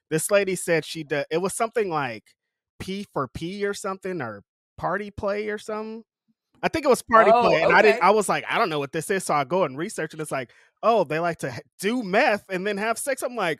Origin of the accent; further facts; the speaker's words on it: Bakersfield, California, United States; Cause like I said, I grew up in Bakersfield